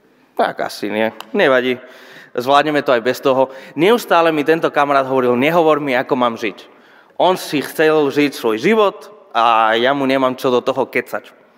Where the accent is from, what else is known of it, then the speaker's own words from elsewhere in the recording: Spain; Slovak is a second language; now in Slovakia; A pochádzam zo Španielska, inak to asi za tých 11 rokov, čo som na Slovensku